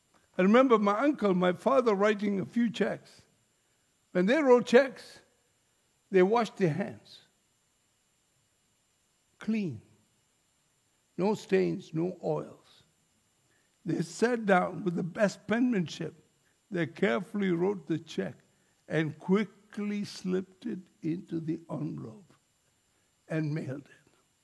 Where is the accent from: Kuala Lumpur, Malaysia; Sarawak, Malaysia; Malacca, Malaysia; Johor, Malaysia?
Malacca, Malaysia; moved away as an adult; I come from originally from Malaysia. I come from the very town the Cape Malays came from, Malacca, Malaysia.